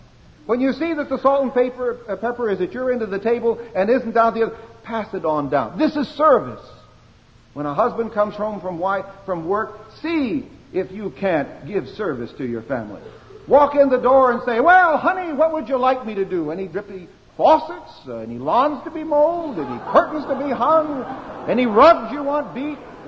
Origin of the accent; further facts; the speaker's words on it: San Diego, California, United States; that I'm from San Diego.